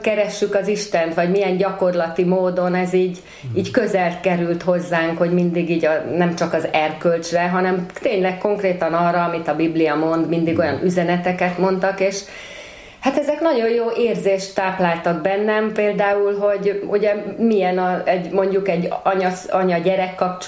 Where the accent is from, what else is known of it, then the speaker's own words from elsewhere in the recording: Fejér, Hungary; Egy kicsi településen nőttem fel, egy ilyen 2-2,5 ezres Fejér megyei faluba, ahol még 4 nagyobb testvérem volt.